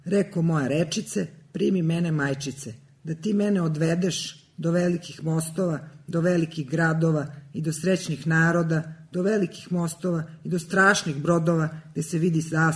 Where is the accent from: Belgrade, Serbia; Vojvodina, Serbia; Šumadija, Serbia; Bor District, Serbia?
Belgrade, Serbia; odrasla sam na Novom Beogradu, onda sam otišla na Đeran pijacu pa sam se opet vratila na Novi Beograd. Vrlo verovatno ću tu i ostati do samog kraja.